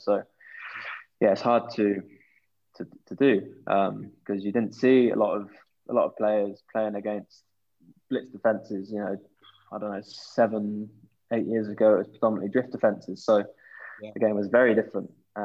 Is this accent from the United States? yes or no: no; England, United Kingdom; At 10, obviously growing up in England, it's got to be Johnny Wilkinson.